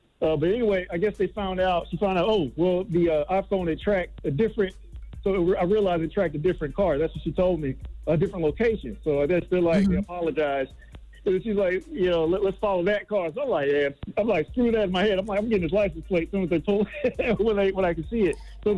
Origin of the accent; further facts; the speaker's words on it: Tallahassee, Florida, United States; So I went down to Florida, my hometown, Tallahassee here.